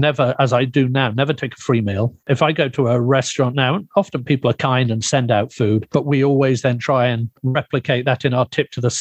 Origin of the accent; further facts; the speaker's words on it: Winchester, South East England, United Kingdom; born there; Well, I was born in England, in the lovely historic city of Winchester, which is kind of southwest of London, kind of heading southwest-ish towards Cornwall Way for people who know Britain. So I was born there when my father was a surgeon there at the time.